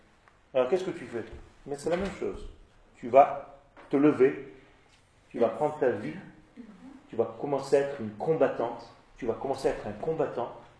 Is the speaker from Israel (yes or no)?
yes; Israel; Quand j'étais petit en Israël, on gagnait des guerres avec des bonbonnes de gaz, de soda.